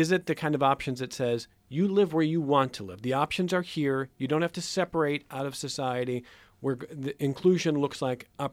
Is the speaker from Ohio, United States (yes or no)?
yes; Cleveland, Ohio, United States; I'm originally from Cleveland. I certainly know growing up there, you know, there's certain suburbs and communities where, this is, sort of the gay community.